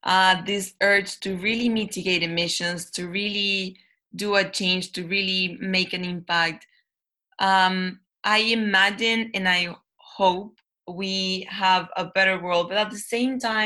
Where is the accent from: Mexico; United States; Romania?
Mexico; now in United Kingdom; So for example, I'm from Mexico and I got my visa sponsored